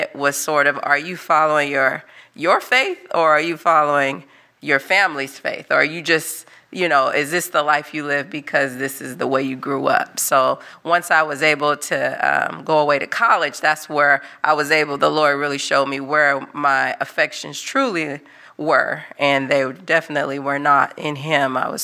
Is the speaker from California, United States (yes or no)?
yes; Los Angeles, California, United States; moved away as an adult; now in Haiti; I grew up in the Los Angeles area my entire life. Never lived anywhere else until I moved to Haiti back in 2014.